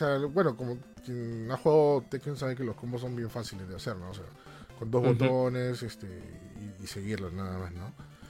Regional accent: Peru; Nosotros como peruanos podemos decir

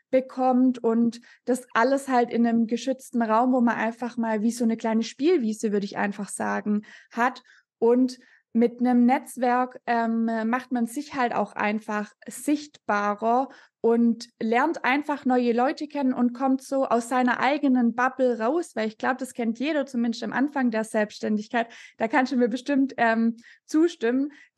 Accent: Baden-Württemberg, Germany; accent: Swabian; Ich komme aus dem schönen Schwabenland, wie man bestimmt dann auch an meinem Dialekt hören wird.

